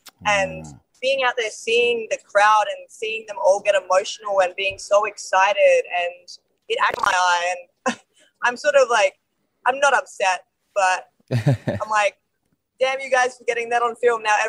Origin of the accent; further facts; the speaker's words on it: Adelaide, South Australia, Australia; Yeah, I mean, Adelaide girl right here. I grew up in Henley Beach South.